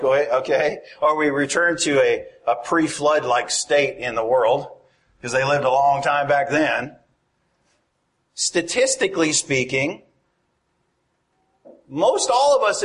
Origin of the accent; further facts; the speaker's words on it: Canada; now in United States; I am living currently in Tennessee. I love it. But I am originally from Canada.